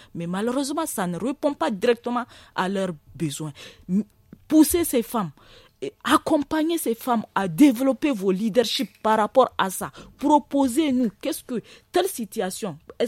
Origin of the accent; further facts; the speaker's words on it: Niger; en tant que Nigérienne